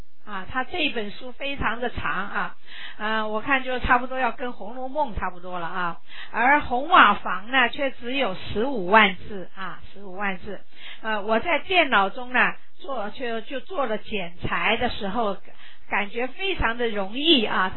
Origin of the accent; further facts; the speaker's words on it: Changzhou, Jiangsu, China; 因为我出生，我是江苏，我也是江苏人，他是盐城，我是江苏常州啊，常州的人